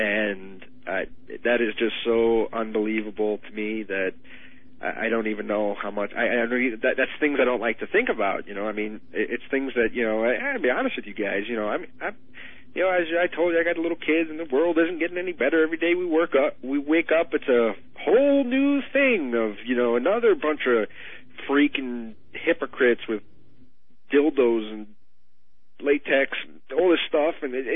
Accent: New York, United States; And I'm from New York, and I grew up when he was mayor.

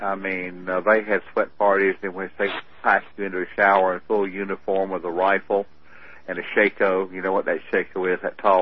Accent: Camden, South Carolina, United States; he would invite all the guys from Camden, my hometown, to go to Kiawah for an oyster roast

